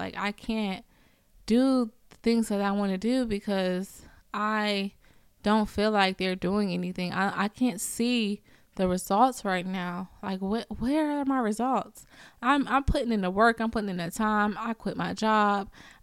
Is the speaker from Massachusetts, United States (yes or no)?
no; Richmond, Virginia, United States; I told y'all I'm from Richmond, Virginia, and I can't talk.